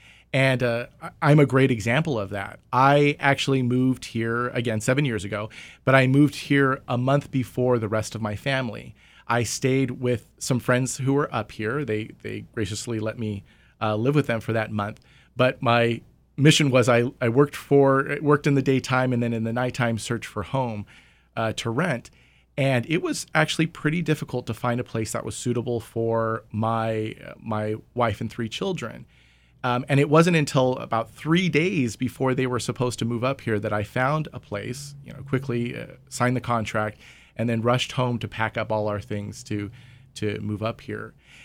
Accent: Clovis, California, United States; now in Tuolumne County, United States; So I am originally from Clovis, California. That's where I was born and raised.

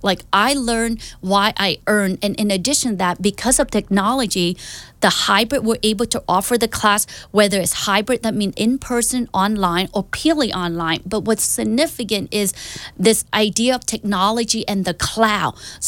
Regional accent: New Jersey, United States; moved away as an adult; also born or lived in New York; now in Silicon Valley, United States; But before that, actually, I'm from the East Coast, New Jersey. Grew up New Jersey, New York, worked in startup, then moved to Silicon Valley

